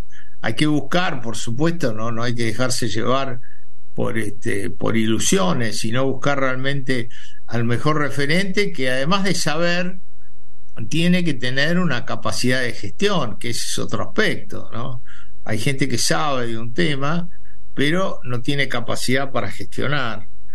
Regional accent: Argentina; No hay un área productiva como la Argentina, tan cerca de los puertos y con una capacidad de gestión del sector agropecuario tan notable como la nuestra

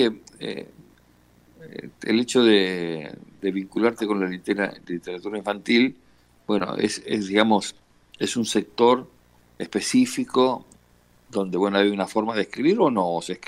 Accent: Buenos Aires, Argentina; Yo soy de Villa Devoto

